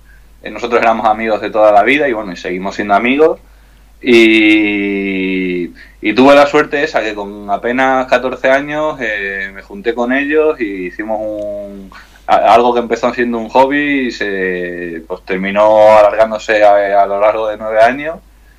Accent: Extremadura, Spain; now in Madrid, Spain; soy de Extremadura, y bueno, aunque tengo unos años viviendo en Madrid

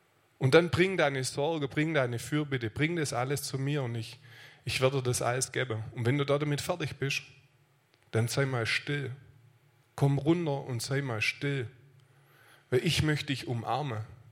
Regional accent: Aalen, Baden-Württemberg, Germany; ich komme aus Aalen.

